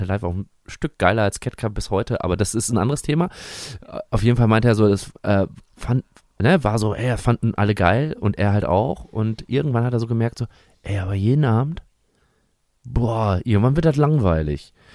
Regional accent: Bielefeld, North Rhine-Westphalia, Germany; ich komme ja aus Bielefeld

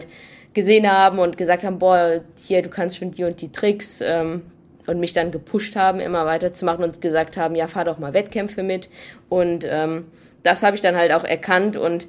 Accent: Hürth, North Rhine-Westphalia, Germany; in der Nähe von meinem Heimatort Hürth

